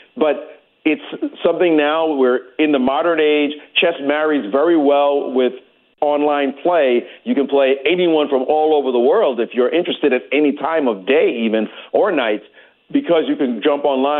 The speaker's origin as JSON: {"language": "English", "town": "Brooklyn", "region": "New York", "country": "United States", "tie": "born or raised there", "said": "I grew up in Brooklyn playing chess, Brooklyn, New York, and I played chess in the parks where they were trash-talking while you were playing."}